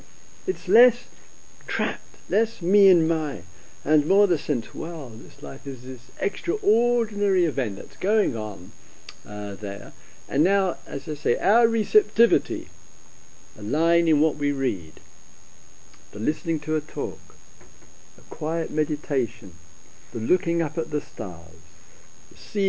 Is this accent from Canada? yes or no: no; England, United Kingdom; we don't do that, we're English. But this is Totnes, we can do that.